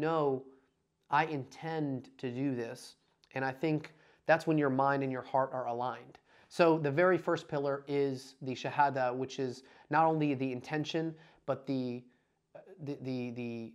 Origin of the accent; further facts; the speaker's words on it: Dalton, Georgia, United States; We grew up in Dalton, Georgia, and there was this Ben Kiker's United Karate Studios in Dalton, Georgia.